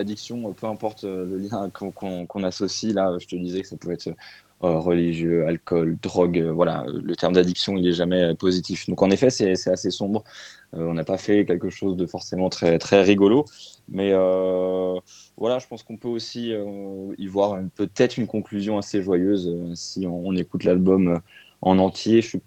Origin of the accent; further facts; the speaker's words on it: Tours, Centre-Val de Loire, France; Donc, on vient de Tours.